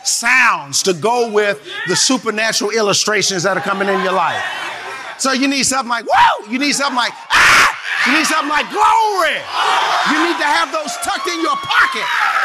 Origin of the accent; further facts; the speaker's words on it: New York, United States; born there; God glory, I was born in New York, but I was conceived in Raleigh, North Carolina.